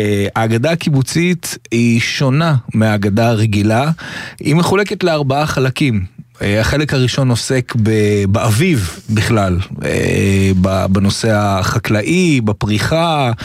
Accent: Dorot, Southern District, Israel; אני יליד קיבוץ, קיבוץ דורות.

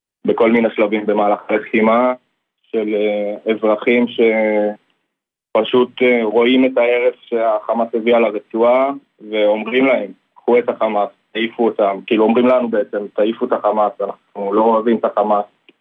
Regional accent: Givat Shmuel, Central District, Israel; אני מגבעת שמואל.

